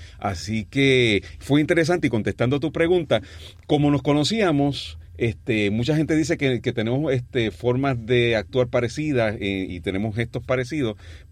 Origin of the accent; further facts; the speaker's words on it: Puerto Rico; tres de los protagonistas somos puertorriqueños.